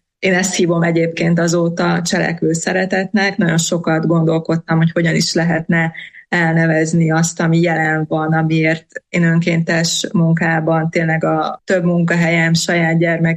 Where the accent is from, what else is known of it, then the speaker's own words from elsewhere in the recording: Partium, Romania; határon túl születtem, és életem jelentős részét még mindig a Párciumban éltem sokkal többet, mint bárhol máshol